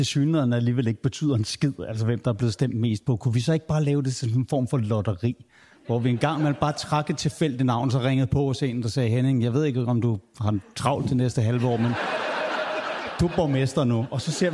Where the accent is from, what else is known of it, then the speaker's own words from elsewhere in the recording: Copenhagen, Capital Region of Denmark, Denmark; Jeg er født og opvokset i Storkøbenhavn.